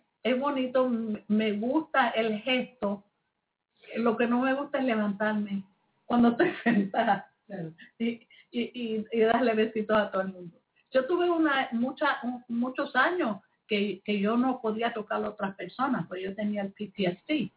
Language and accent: Spanish; New York, United States; Yo soy de Nueva York. Yo soy bien pragmática.